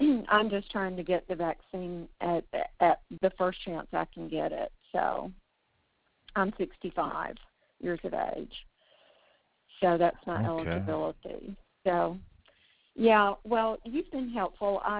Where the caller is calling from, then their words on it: Tuscaloosa, Alabama, United States; Well, I'm in Tuscaloosa. I live in the city of Tuscaloosa